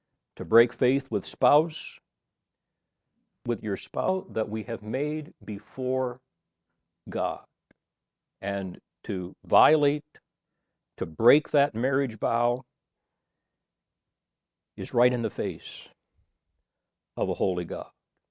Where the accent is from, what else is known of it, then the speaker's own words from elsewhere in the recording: Michigan, United States; I was born and raised in Michigan, and Sandra was born and raised in Florida.